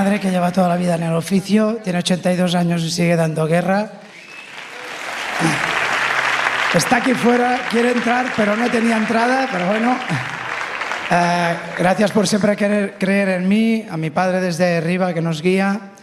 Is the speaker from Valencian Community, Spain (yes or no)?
no; Lleida, Catalonia, Spain; Y a mi pueblo, Lleida, Babies, Lleida, el Pla d'Urgell, que lo rural es maravilloso